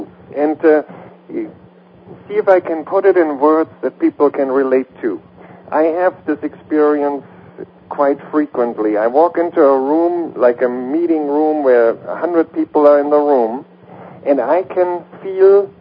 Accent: Germany; English is a second language; now in United States; Well, I grew up in Germany, and I never felt at home there.

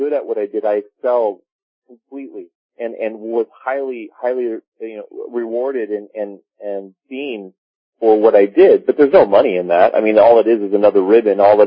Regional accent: Laguna Beach, California, United States; I grew up in Laguna Beach, California. It's a very liberal city.

